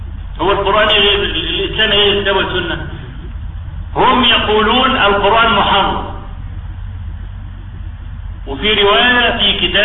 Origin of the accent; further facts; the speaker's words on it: Egypt; انا عايز اعرف نجم البحوث الاسلامية ده شغلته ايه هنا عندنا في مصر.